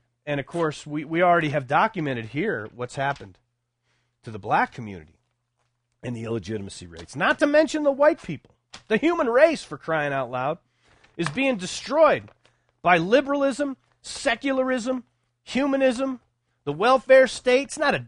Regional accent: Texas, United States; I grew up in West Texas around all kinds of Mexican kids, and very few of their parents were divorced.

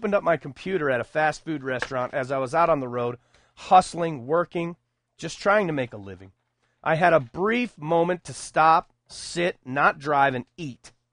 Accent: United States; I know, I'm an American, I only speak English. A little bit of Spanish, tiny bit of Japanese, and two or three phrases in Tagalog.

